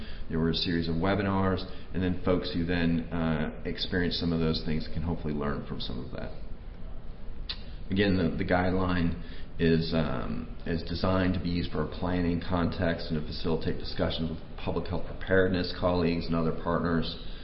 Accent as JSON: {"language": "English", "region": "North Carolina", "country": "United States", "said": "I'm from North Carolina."}